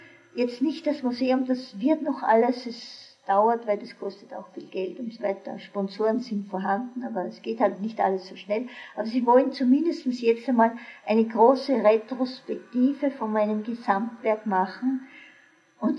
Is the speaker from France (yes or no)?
no; Strobl, Salzburg, Austria; ich bin in Strobl geboren. Mein Vater war dort Lehrer. Die ersten Kinderjahre habe ich dort verbracht.